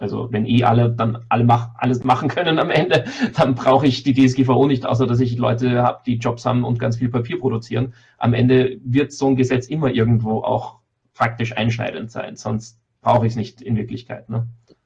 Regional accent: Austria; dann habe ich in Deutschland kein Gericht, wo ich als Österreicher hingehen kann.

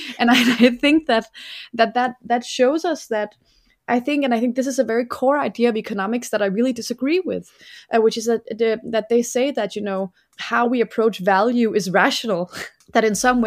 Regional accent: Denmark; I come from Denmark where there are 4 pigs for every person.

